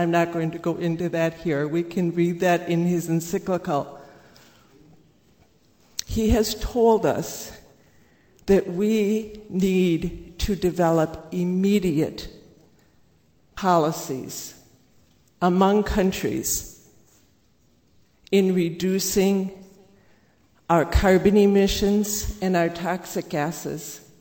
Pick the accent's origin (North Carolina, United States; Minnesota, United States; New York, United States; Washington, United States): Minnesota, United States; Clear Lake Township; I'm from Clear Lake Township. I can see the power plant stacks from my front yard.